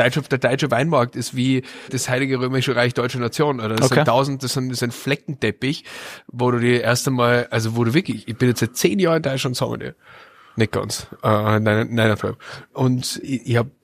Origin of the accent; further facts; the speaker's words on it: Goldegg, Salzburg, Austria; Aus Goldegg im Bongau.